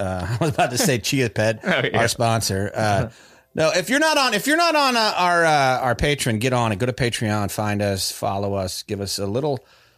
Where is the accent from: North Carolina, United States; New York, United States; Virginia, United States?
North Carolina, United States; Raleigh; we're all from the Raleigh, North Carolina area, which has a bustling comedy scene